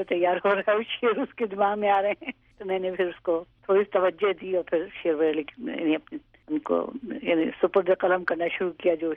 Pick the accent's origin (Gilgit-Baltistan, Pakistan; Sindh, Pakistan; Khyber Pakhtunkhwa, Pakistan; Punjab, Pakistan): Sindh, Pakistan; Karachi; میں تو کراچی میں پلی بڑھی ہوں نا،